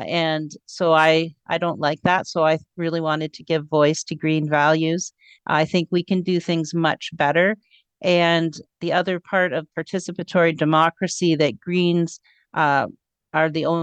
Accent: Sarnia, Ontario, Canada; now in Belleville, Canada; I was born and raised in Sarnia, heart of the petrochemical valley.

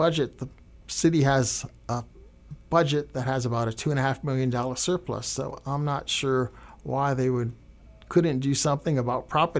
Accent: Rhode Island, United States; also born or lived in Lawrence; now in Emporia, United States; I'm not originally from Emporia, I've only lived here 4 years. Before that, I lived for 38 years in Lawrence. And then I also read the Rhode Island newspaper every day, since you can probably detect a bit of an accent in my voice.

